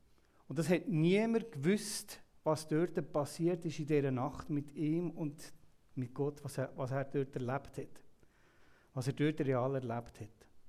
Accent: Uzwil, St. Gallen, Switzerland; Ich selber bin zu 60% in Uzwil angestellt, wo ich herkomme, aus dieser Gemeinde.

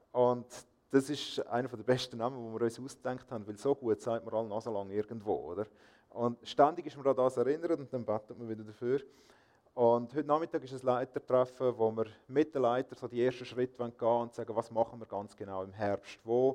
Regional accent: Rüti, Zurich, Switzerland; Ich bin aufgewachsen in Rüti und Umgebung, Zürich-Oberland. Und es ist schön, zwischendurch wieder mal in die Nähe von der Heimat zu kommen. Mittlerweile arbeite ich in Langenthal, in der FEG dort.

